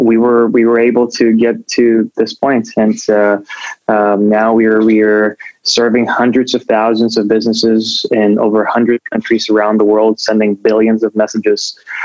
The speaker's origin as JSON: {"language": "English", "region": "Moscow", "country": "Russia", "tie": "born or raised there", "said": "No, I actually grew up in Moscow. I was my family comes from a very diverse background."}